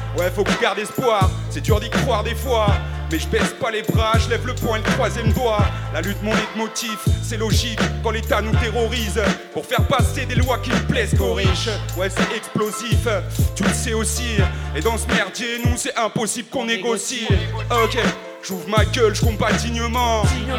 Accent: Brest, Brittany, France; also born or lived in Concarneau; On vient de Brest, de Concarneau, tu vois, la Bretagne.

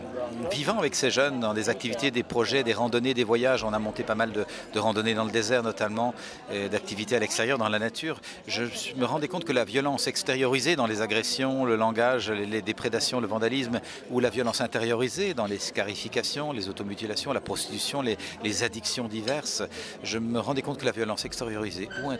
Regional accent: Belgium; je suis belge

